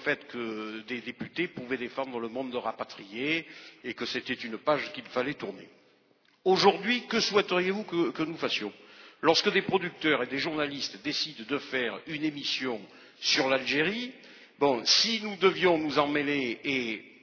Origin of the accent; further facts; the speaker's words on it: Salon-de-Provence, Provence-Alpes-Côte d'Azur, France; born there; moi je suis né à Salon de Provence